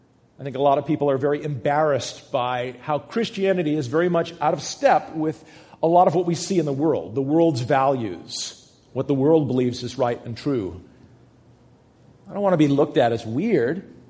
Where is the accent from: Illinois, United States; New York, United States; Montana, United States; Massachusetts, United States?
Massachusetts, United States; Wenham; my hometown of Wenham, Massachusetts